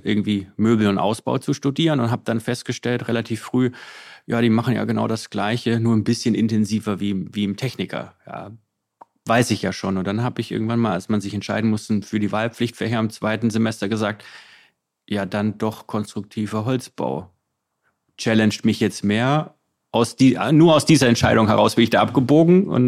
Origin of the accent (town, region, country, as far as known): Giengen an der Brenz, Baden-Württemberg, Germany; born or raised there